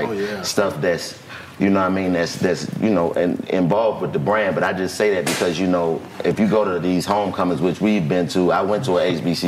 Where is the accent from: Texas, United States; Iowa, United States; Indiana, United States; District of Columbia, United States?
District of Columbia, United States; Washington; I've been to Howard. I'm a DC nigga. I grew up around Howard.